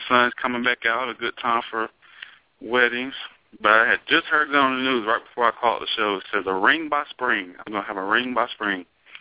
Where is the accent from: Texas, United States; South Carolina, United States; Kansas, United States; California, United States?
South Carolina, United States; Williamston; Anderson, good old Anderson County. I'm from Williamston in Anderson, and Williamston's like population of 3,000, small town.